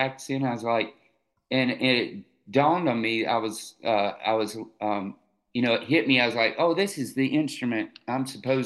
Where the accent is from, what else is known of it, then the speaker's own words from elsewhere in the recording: Conover, North Carolina, United States; so I moved from my hometown of Conover to Raleigh, North Carolina